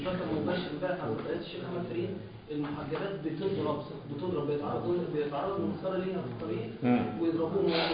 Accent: Alexandria, Alexandria Governorate, Egypt; بيتمادوا لان عندنا في اسكندريه

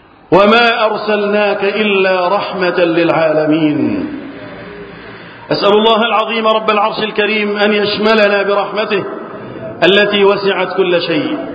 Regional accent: Egypt; اللهم احفظ بلدنا مصر

